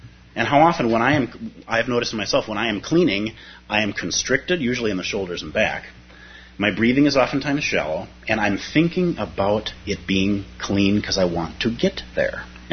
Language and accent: English; Minnesota, United States; So, as a Minnesotan, I'd like to think of winter as being the beginning of spring.